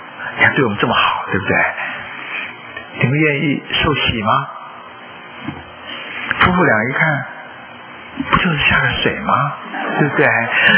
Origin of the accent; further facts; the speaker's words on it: China; moved away; 我们从中国来啊，那又穷啊